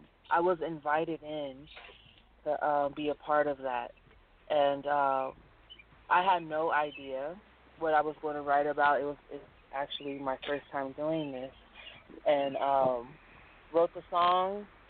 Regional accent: United States; okay, I'm in another country, I'm American.

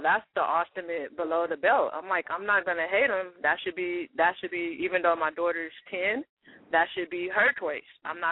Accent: Detroit, Michigan, United States; So my family back east, because I'm from Detroit, but my family back east was like

